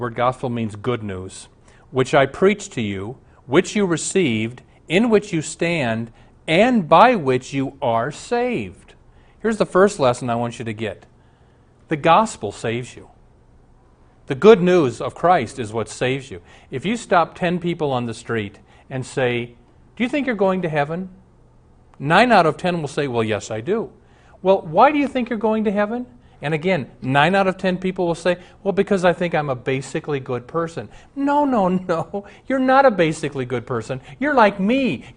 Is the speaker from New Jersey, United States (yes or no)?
no; Omaha, Nebraska, United States; I grew up in Omaha with a couple atheist buddies